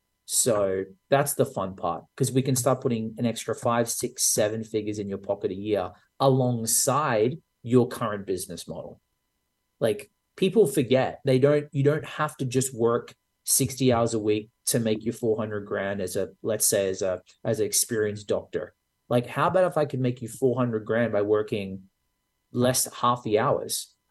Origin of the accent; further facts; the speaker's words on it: Australia; I think we all thought, I'm Australian attitude.